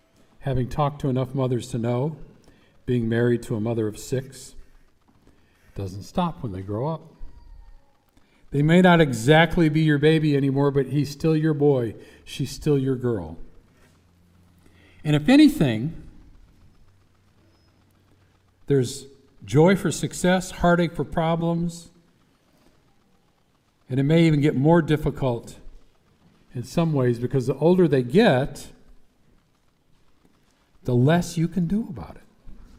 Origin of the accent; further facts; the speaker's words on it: Detroit, Michigan, United States; And when I was growing up in Detroit, we saw these two programs.